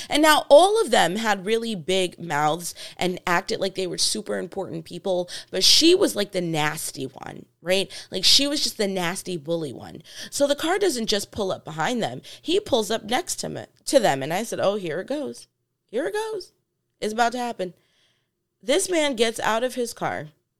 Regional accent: New York, United States; now in California, United States; So this is California. I'm from New York. These are two completely different mindsets.

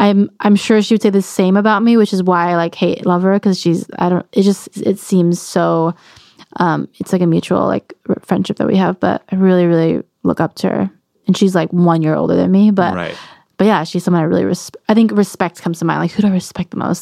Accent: Anaheim, California, United States; Ska for a hot second, because I'm from Anaheim.

